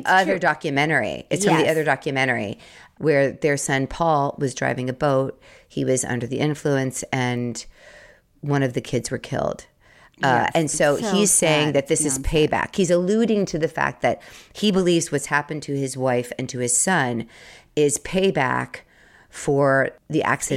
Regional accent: Ohio, United States; And because I grew up in Ohio.

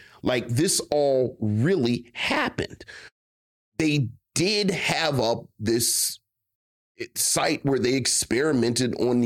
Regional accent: Baltimore, Maryland, United States; But I grew up in Baltimore. And my black uncle told me, you got to be real easy with Hopkins.

